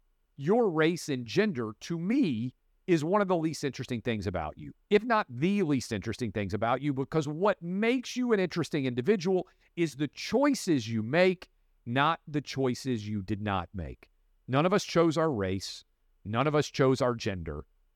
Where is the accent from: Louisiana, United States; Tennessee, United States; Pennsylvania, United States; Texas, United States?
Tennessee, United States; And I grew up in Tennessee and have been all over the South.